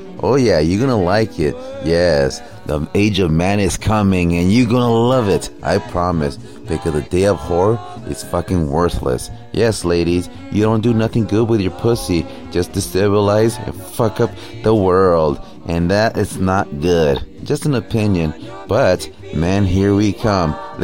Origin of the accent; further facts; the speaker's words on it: United States; born there; My family come from Mexico, but I was born here in the United States.